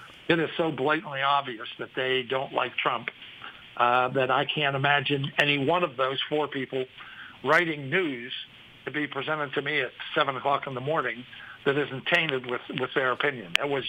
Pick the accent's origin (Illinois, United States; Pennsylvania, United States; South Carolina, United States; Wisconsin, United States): Pennsylvania, United States; Pittsburgh; I stood up and saluted the guy from Pittsburgh. That's my hometown.